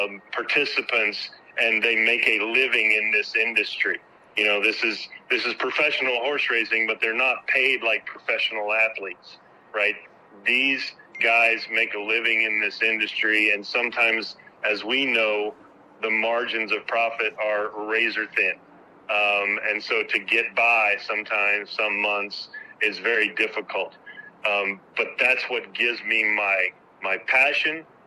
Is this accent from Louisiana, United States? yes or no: yes; Louisiana, United States; The flag waving that General Landry has done in my home state of Louisiana makes it very clear